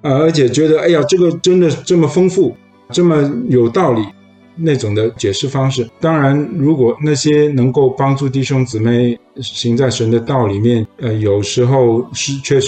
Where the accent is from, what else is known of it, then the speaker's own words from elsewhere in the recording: China; 有一点好像我们中国人各种不同民族呢有一些寓言